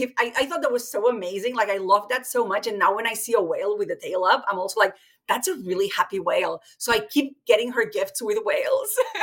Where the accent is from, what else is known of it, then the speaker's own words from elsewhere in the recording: Barcelona, Catalonia, Spain; I'm from Barcelona